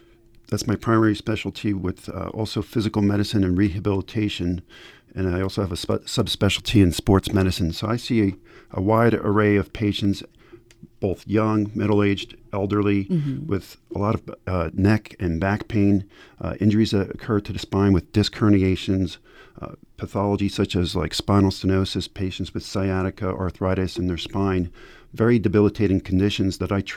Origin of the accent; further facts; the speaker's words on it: Maplewood, New Jersey, United States; So I was born and raised in Maplewood, New Jersey, and that's where I began my young swimming career.